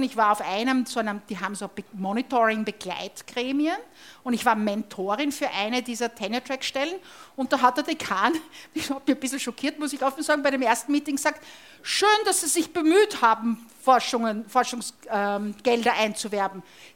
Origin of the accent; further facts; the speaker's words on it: Austria; Und das ist halt schon sehr österreichisch, wenn ich das sagen darf als Österreicher.